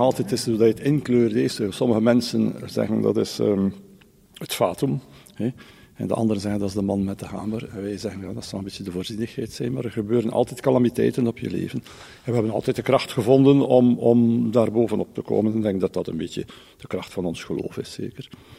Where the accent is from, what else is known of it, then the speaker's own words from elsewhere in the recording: Bruges, Flanders, Belgium; Wij zijn nog opgegroeid in het Franse profonde, met het, waar de kerk en centraal en het geloof centraal stonden. Wij hebben dat een beetje behouden. En als Bruggelingen, veel Bruggelingen kiezen altijd ergens voor in hun geloof.